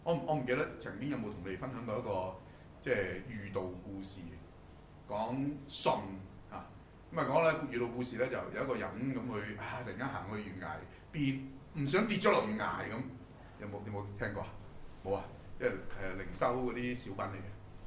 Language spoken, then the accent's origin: Cantonese; China; 我哋中國人咧成日都怕